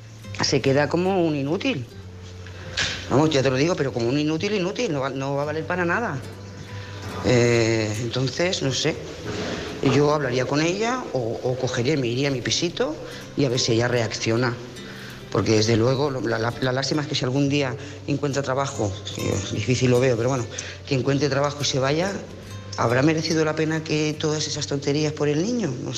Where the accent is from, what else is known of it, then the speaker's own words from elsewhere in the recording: Lloret de Mar, Catalonia, Spain; de Lloret de Mar.